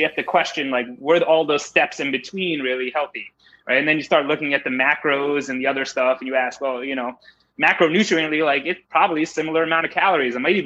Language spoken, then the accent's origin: English; Philadelphia, Pennsylvania, United States; or I'm from Philly, they'd have like a Seitan cheesesteak.